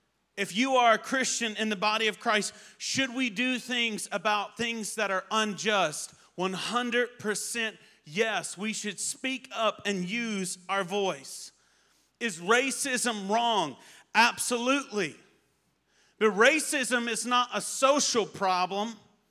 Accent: the South, United States; born there; All right, so I'm white, as you can tell. All right, I was born in the South, okay? So in the South, we drink sweet tea, okay?

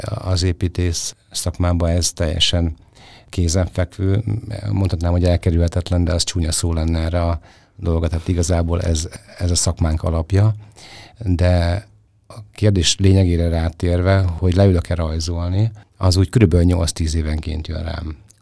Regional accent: Hosszúpályi, Hajdú-Bihar, Hungary; Én nem Debrecenben születtem, én Hosszúpályán születtem. Ugye Debrecentől nincs távol ez a falu. Ott nőttem föl. Oda jártam óvodába, iskolába, általános iskolába.

